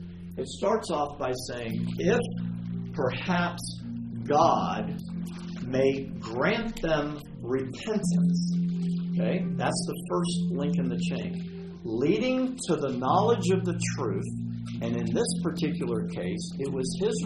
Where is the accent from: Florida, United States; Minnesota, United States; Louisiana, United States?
Florida, United States; I mean, I grew up in Florida with dairy cows. That was rough.